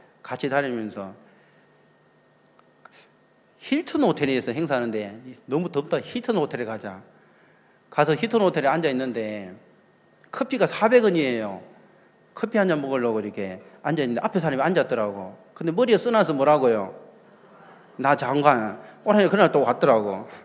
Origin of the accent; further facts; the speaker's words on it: South Korea; 나 한국에서 온 사람인데